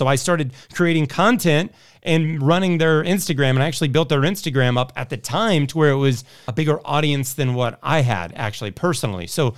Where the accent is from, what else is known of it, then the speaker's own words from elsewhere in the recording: Indianapolis, Indiana, United States; And then I'm from Indianapolis.